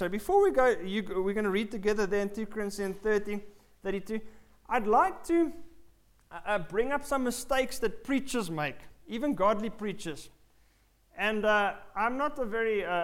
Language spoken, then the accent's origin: English; England, United Kingdom; because I'm an Englishman, I would lose very fast.